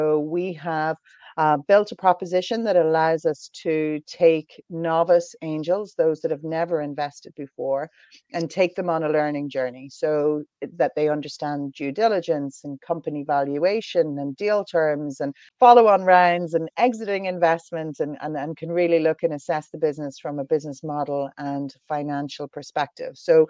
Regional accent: Ireland; accent: Irish; now in London, United Kingdom; I suppose from my accent, I am Irish, based in London.

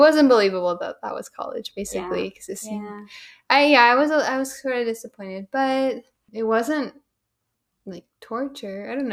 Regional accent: United States; that is kind of something I've learned to appreciate about growing up in the North America and the United States

